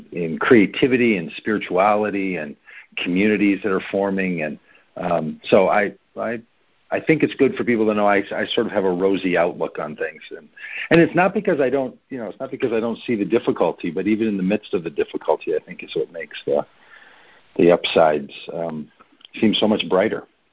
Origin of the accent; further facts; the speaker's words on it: Minneapolis, Minnesota, United States; So I was raised here in the Twin Cities, Minneapolis and St. Paul area, in a family that didn't go to church at all ever.